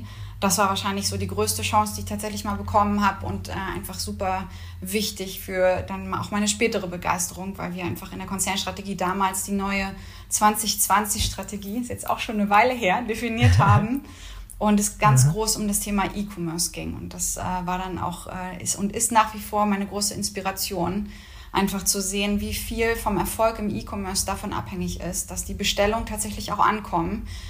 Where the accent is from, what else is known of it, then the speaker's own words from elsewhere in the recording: Berlin, Germany; Ich bin ja ursprünglich Berlinerin.